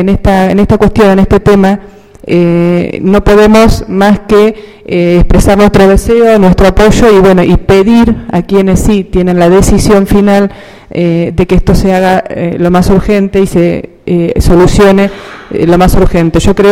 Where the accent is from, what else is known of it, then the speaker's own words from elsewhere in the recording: Argentina; Estuve hasta terminar el secundario viviendo en Struder, soy de Struder, y estudié en este colegio